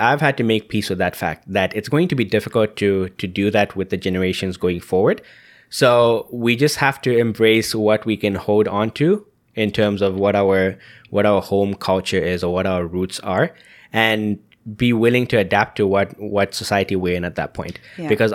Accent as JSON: {"language": "English", "country": "Zambia", "tie": "born or raised there", "said": "growing up in Zambia, one of the more prominent second languages you can learn in school was French."}